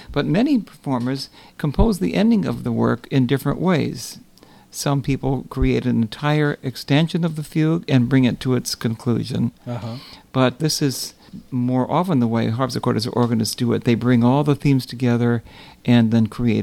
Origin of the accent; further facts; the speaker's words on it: Milwaukee, Wisconsin, United States; He's from Michigan, and I'm from Milwaukee, and I ought to know.